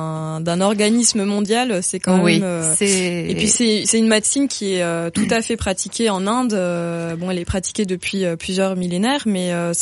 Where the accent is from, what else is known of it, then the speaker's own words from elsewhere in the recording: Paris, Île-de-France, France; j'ai grandi à Paris, banlieue parisienne.